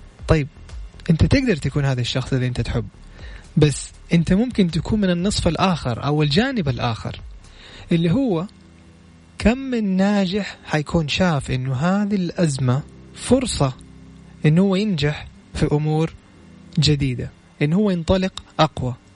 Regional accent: Saudi Arabia; راح نفتخر فيه كلنا كسعوديين وكعرب وكخليجيين وكمسلمين

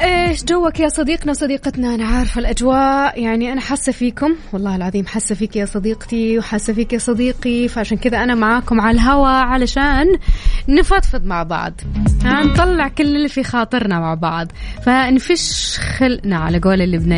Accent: Taif, Makkah Province, Saudi Arabia; born there; ترى انا من مواليد الطايف على فكرة

